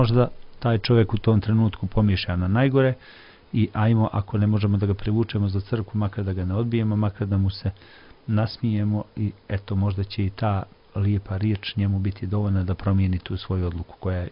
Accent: Podgorica, Montenegro; kod nas u Podgorici, a ima i Orlov krš na Cetinju

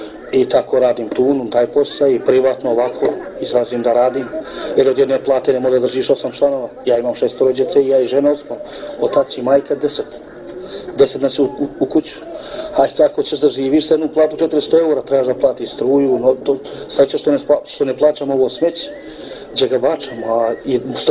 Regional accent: Montenegro; born there; Ja sam rođen u Crnoj Gori, ja sam državljanin Crne Gore.

